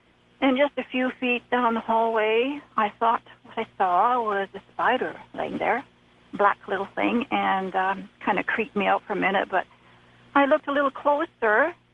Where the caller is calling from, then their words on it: Vancouver, British Columbia, Canada; from Vancouver, BC.